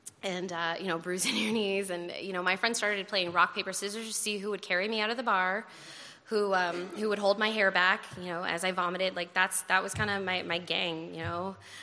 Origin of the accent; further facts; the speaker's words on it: Boulder, Colorado, United States; I'm from Boulder. It's a liberal, kind of chill, hippie town. There's not much going on there. There's a lot of mountains.